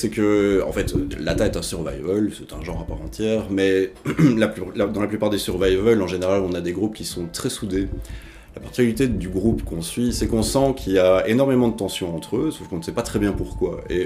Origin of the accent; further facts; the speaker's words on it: Belgium; Alors, je suis belge